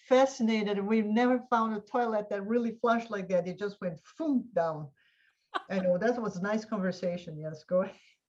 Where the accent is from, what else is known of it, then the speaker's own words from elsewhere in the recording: Brazil; also born or lived in Palo Alto, United States; My parents, my father studied in Stanford, and that's why I was born in Palo Alto in California. And the whole family was here. And when they went back to Brazil, they obviously took me